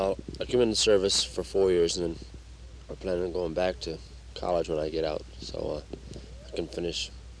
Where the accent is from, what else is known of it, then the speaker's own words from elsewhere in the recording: Canterbury, New York, United States; I'm from Canterbury, New York.